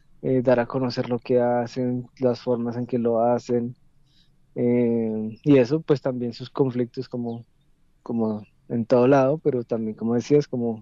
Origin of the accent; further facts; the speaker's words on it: Colombia; que hace que pues nos veamos como colombianos